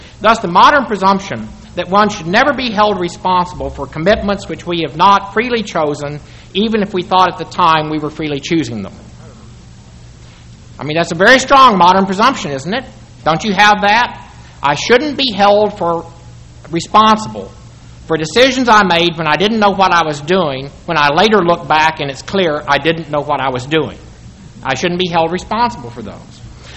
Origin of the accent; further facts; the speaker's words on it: Texas, United States; I'm fortunate because I'm a Texan. I knew I had no choice, and it worked out fine.